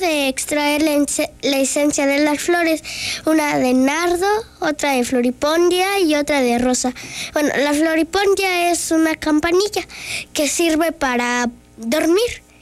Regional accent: San Cristóbal de las Casas, Chiapas, Mexico; Yo soy de San Cristóbal de las Casas, Chiapas.

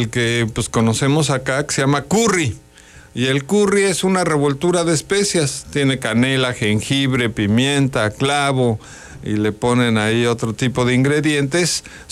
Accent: Cuernavaca, Morelos, Mexico; Pues vengo de Cuernavaca, una ciudad tropical

